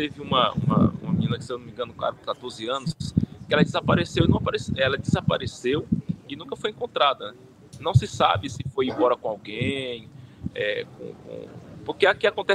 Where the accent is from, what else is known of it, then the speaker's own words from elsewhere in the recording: Maranhão, Brazil; Por exemplo, eu sou aqui do Maranhão.